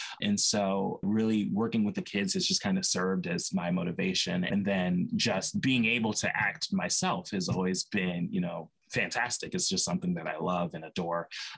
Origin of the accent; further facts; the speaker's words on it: Maryland, United States; So I grew up here in Howard County.